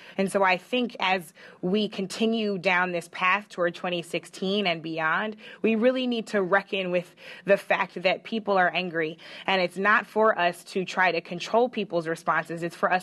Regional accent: St. Louis, Missouri, United States; You know, I grew up in St. Louis. I've lived in North St. Louis County for most of my life, which is where Ferguson is.

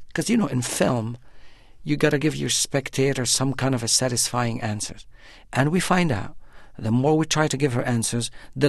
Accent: Beirut, Beirut Governorate, Lebanon; moved away as an adult; now in United States; I grew up in Beirut. I lived through many battles. The 1973, I was young, and 1982, the Israeli invasions, and 2006 between Hezbollah and Israel. And before I emigrated to the States in 83

